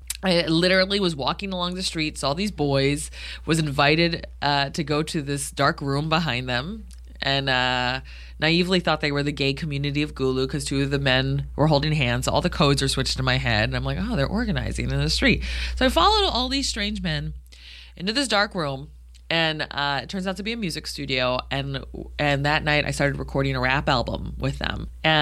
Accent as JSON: {"language": "English", "country": "United States", "said": "how much privilege and oppression I was complicit in just by being an American."}